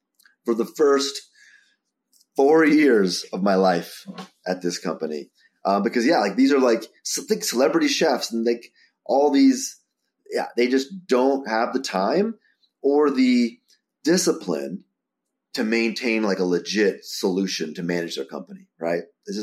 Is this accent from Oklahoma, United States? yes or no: no; New Jersey, United States; I grew up in Jersey, by the way, Christy.